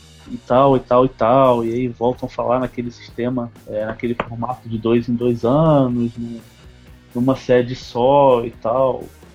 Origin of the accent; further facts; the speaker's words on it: Brazil; que eu sou suspeito porque eu sou brasileiro